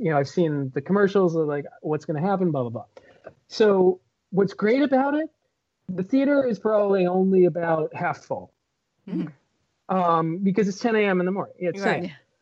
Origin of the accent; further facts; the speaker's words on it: New York, United States; So again, I was born and raised in New York.